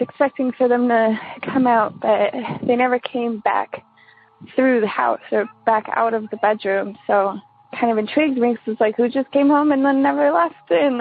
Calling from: Wisconsin, United States; from Wisconsin. This is my first time calling

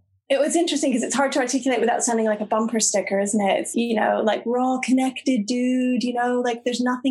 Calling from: Glasgow, Scotland, United Kingdom; So I'm calling from Glasgow, which is funny. Yeah. So Chandradas and I are sort of, we've switched. So I'm the North American in Scotland and Chandradas is the Scottish person in North America.

